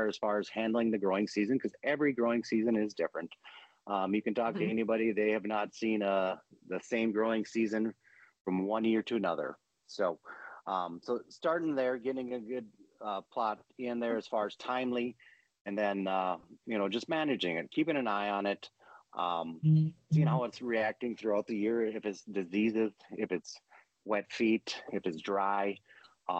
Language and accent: English; Madison, Minnesota, United States; I'm from Western Minnesota, Lacaparle County, small town of Madison, Minnesota. Grew up on a small dairy farm there.